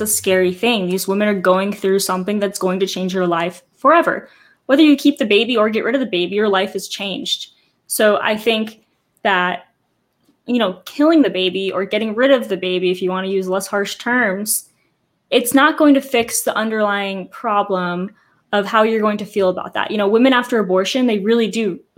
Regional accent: Massachusetts, United States; no, I'm from Massachusetts, like very liberal place.

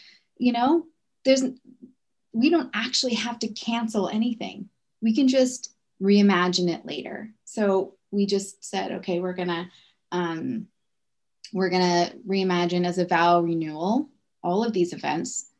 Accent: United States; So he's Dutch. I'm American.

